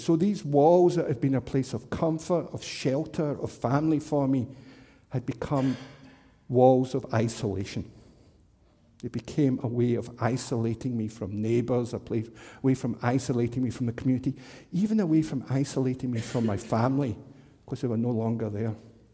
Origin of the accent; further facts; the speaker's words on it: Scotland, United Kingdom; I grew up in Scotland and there was a wall in the Scottish-English border that was built by the Romans.